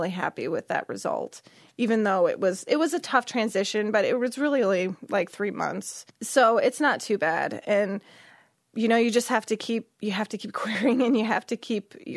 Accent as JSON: {"language": "English", "town": "Battle Creek", "region": "Michigan", "country": "United States", "tie": "born or raised there", "said": "that's my hometown. I went to Lakeview High School, and I'm a huge Battle Creek fan."}